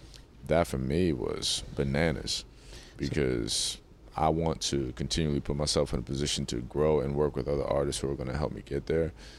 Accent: North Carolina, United States; born there; Well, I was born in North Carolina, yeah.

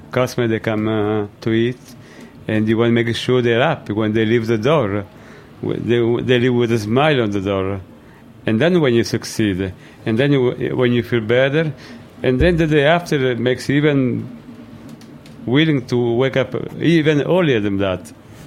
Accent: Salerno, Campania, Italy; I am from Salerno.

